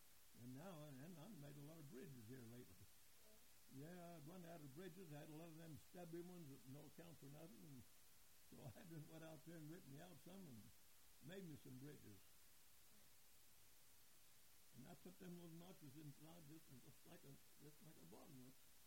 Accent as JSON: {"language": "English", "region": "West Virginia", "country": "United States", "tie": "born there", "said": "I was born in Wirt County."}